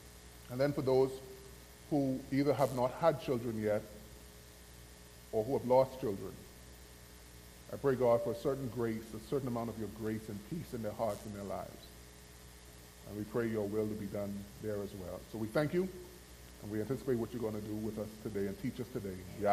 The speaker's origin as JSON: {"language": "English", "country": "Bahamas", "said": "I also have to say a welcome to some folks that I'm from the Bahamas, and they're from the Bahamas"}